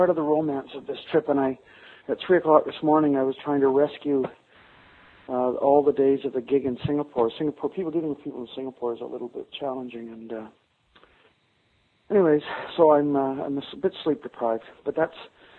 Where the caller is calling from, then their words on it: British Columbia, Canada; I'm in British Columbia.